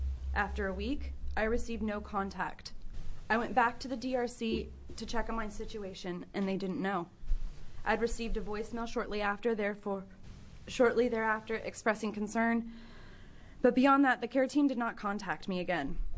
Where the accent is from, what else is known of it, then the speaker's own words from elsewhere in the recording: Coos Bay, Oregon, United States; I'm originally from Coos Bay, Oregon. I'm here to testify in support of Senate Bill 759. I grew up on the outskirts of Coos County.